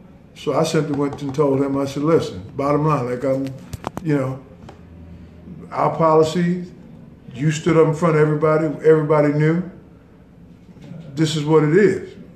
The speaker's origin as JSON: {"language": "English", "town": "Brooklyn", "region": "New York", "country": "United States", "tie": "born or raised there", "said": "I said, hey, I came from Brownsville, Brooklyn, New York. I grew up in the streets."}